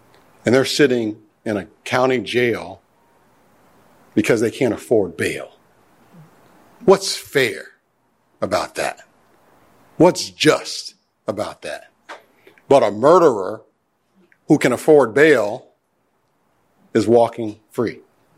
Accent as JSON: {"language": "English", "town": "Maywood", "region": "Illinois", "country": "United States", "tie": "born or raised there", "said": "When you grow up in a community like mine, I grew up in Maywood."}